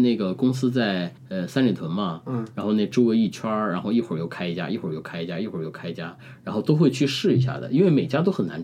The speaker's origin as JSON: {"language": "Chinese", "region": "Guizhou", "country": "China", "lives_now": "Beijing, China", "said": "因为我贵州人嘛"}